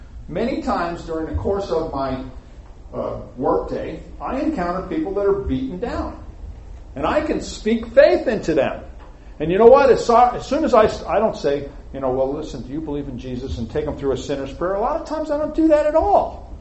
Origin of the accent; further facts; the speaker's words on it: New York City, New York, United States; I grew up in New York City.